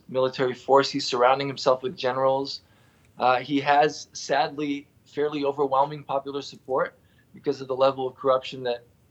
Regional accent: Brazil; I'm originally from Brazil

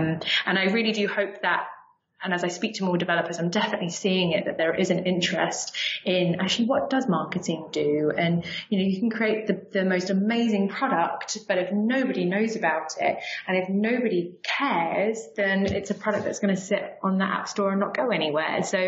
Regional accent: South East England, United Kingdom; growing up in Sussex. It's not particularly, like Tech City, like in London now.

